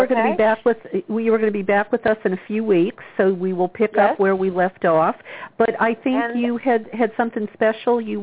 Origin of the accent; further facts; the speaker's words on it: the South, United States; I think I can get by with talking about it because I am from the South after all.